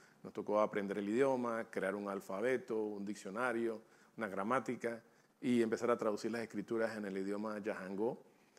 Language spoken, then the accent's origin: Spanish; Panama; also born or lived in Mexico; Yo nací en México, me crié en Panamá.